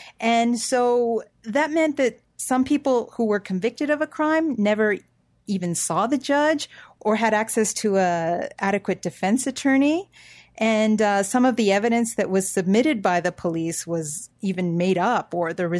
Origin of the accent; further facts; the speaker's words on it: El Paso, Texas, United States; And you can see that in my hometown of El Paso, which is right across the border from Mexico, from Ciudad Juarez